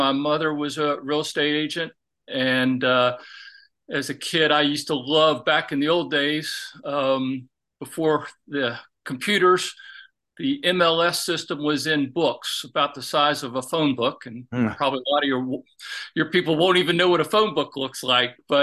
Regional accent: Charlottesville, Virginia, United States; I grew up here in Charlottesville, Virginia, where University of Virginia is

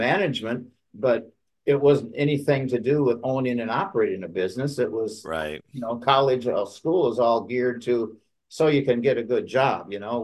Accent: Madison, Wisconsin, United States; It was a gas station in Madison, Wisconsin, where I lived at the time, my hometown.

